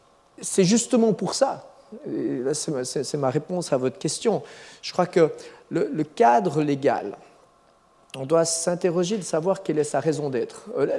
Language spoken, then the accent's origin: French; Belgium; Vous allez souvent en Belgique, mais moi je suis belge.